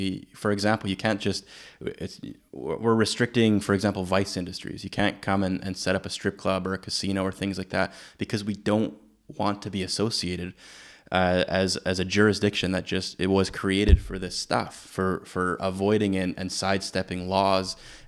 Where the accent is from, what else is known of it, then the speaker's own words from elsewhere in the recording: Canada; I, as a Canadian